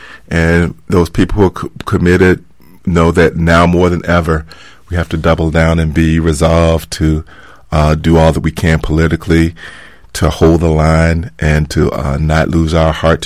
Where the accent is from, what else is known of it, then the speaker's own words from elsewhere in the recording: the South, United States; Well, growing up in the South with a lot of mothers around, the older women